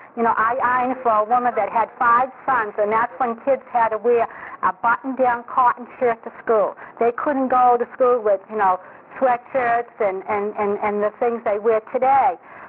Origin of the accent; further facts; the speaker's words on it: Revere, Massachusetts, United States; I'm from Revere.